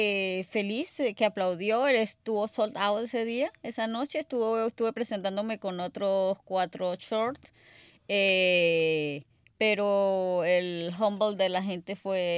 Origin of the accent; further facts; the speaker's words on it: Venezuela; moved away; como yo soy de Venezuela, uno tiene que trabajar aquí, mandarle a la familia